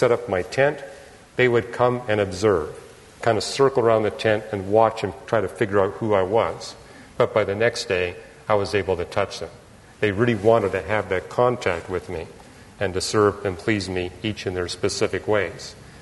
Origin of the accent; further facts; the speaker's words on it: Canada; born there; I was born in Canada, not the United States.